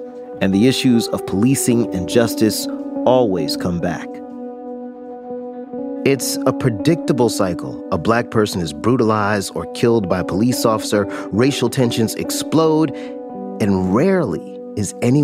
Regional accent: Jacksonville, Florida, United States; I'm from Jacksonville, Florida. I have a lot of family members that live in rural parts of the country.

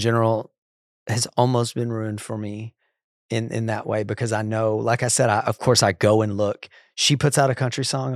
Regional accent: Texas, United States; And look, I'm from Texas.

